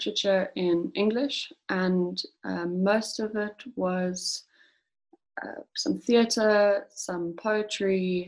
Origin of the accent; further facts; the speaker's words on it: Cape Town, Western Cape, South Africa; moved away as an adult; also born or lived in Zimbabwe; now in Arnhem, Netherlands; Yeah, I was born in Zimbabwe and I grew up in Cape Town, South Africa. I did all of my schooling there, did university there, and then just recently, about a year ago, moved to the Netherlands to start teaching mathematics at an international school in Arnhem.